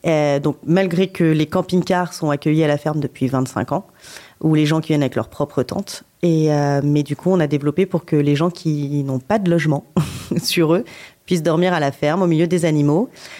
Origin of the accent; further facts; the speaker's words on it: Azay-le-Ferron, Centre-Val de Loire, France; Alors, moi, je viens d'Azay-le-Ferron.